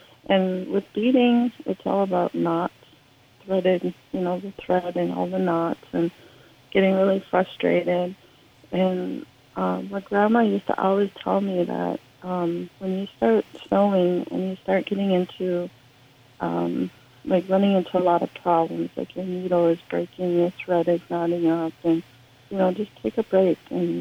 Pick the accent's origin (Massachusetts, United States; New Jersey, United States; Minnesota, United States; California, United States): Minnesota, United States; And growing up on the Mille Lacs Reservation, you know, I had that at home, but then also went to school. I went to Onania Public School, and then they also had beading there throughout elementary school.